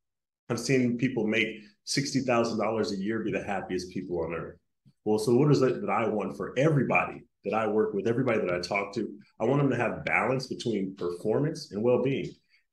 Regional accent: Stockton, California, United States; I grew up in Stockton, California, man, the oldest of three boys.

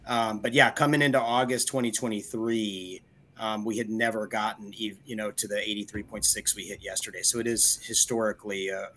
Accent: St. Louis, Missouri, United States; So yeah, St. Louis is my hometown and big Cardinals fan and all that good stuff.

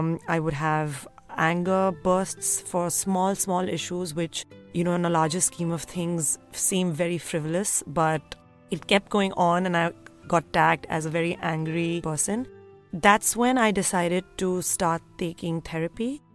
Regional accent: Delhi, India; I grew up in Delhi in a very loving and close-knit family

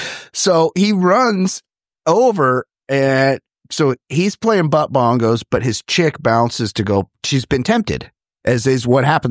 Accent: West Coast, United States; I think I was more of a … guy because, you know, I'm from the West Coast.

